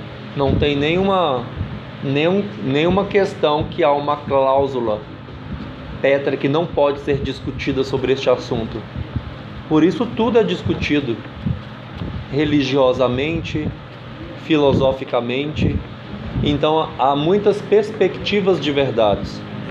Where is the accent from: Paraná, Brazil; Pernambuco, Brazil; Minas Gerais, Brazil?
Minas Gerais, Brazil; porque eu sou mineiro, eu acompanho a política de Minas